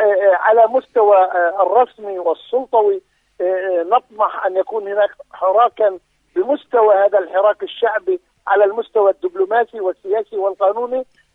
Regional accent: Palestine; من واجبنا كفلسطينيين أن نجعل من هذه المحنة التي تتعرض لها قضيتنا وأرضنا

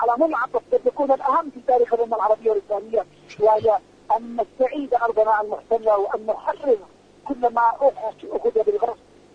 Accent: Yemen; نحن شعب يمني ودولة مستقلة.

